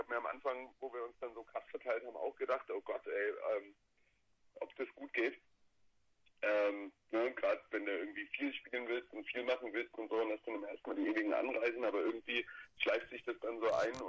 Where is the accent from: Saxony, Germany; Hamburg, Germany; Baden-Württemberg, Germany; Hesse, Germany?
Baden-Württemberg, Germany; Ursprünglich so aus dem Hohenloher Raum, das weiß immer keine so, näher Heilbronn. Da sind wir gemeinsam zur Schule gegangen